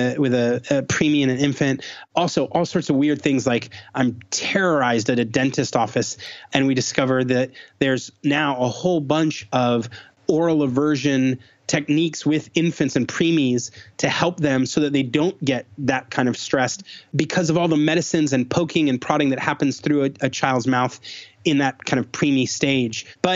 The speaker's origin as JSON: {"language": "English", "town": "Tucson", "region": "Arizona", "country": "United States", "tie": "born there", "said": "I was born in Tucson, Arizona, and the University of Arizona is there."}